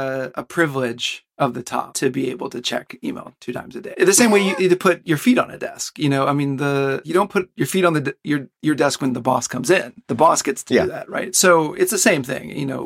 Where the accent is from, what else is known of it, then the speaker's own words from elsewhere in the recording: Pensacola, Florida, United States; because I grew up in Pensacola, Florida.